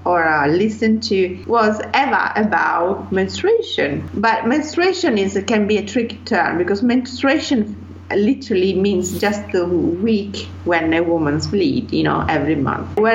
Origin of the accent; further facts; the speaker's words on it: Turin, Piedmont, Italy; English is a second language; moved away as an adult; now in London, United Kingdom; Well, I'm originally from Italy, born in Turin, which is in the northwest part of the country. 19 years ago, I moved to UK